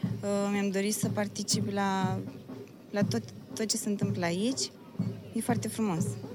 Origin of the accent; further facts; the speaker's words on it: Unguriu, Buzău County, Romania; Din Buzău, comuna Unguriu.